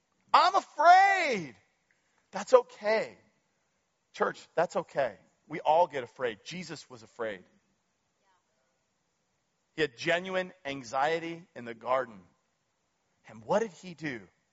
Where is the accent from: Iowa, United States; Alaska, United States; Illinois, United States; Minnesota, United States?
Alaska, United States; Nikiski; I'm from Nikiski, guys. Cut me some slack.